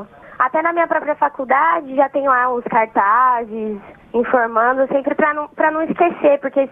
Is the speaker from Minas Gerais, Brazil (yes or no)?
no; Londrina, Paraná, Brazil; Eu sou aqui de Londrina, no Paraná.